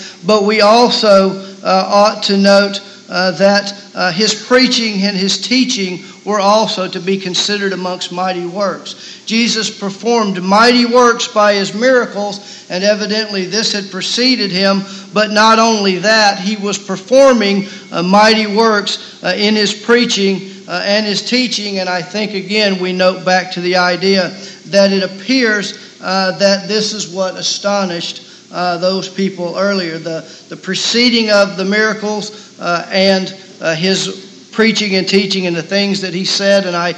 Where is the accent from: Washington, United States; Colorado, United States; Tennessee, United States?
Tennessee, United States; Memphis; when I was growing up in the Memphis area, we all had these columns on our house.